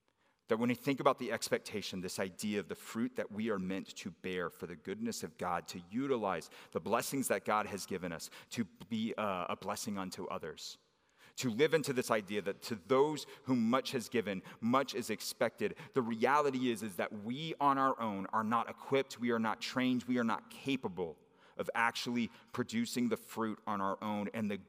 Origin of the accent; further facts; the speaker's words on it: San Antonio, Texas, United States; Especially because, like, I grew up in San Antonio at a time where, like, they were winning everything.